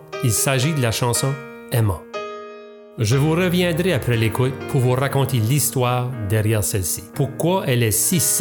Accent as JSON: {"language": "French", "town": "Shemogue", "region": "New Brunswick", "country": "Canada", "tie": "born or raised there", "said": "auteur-compositeur-interprète dans le genre country. Je suis natif de Chemigui, Nouveau-Brunswick."}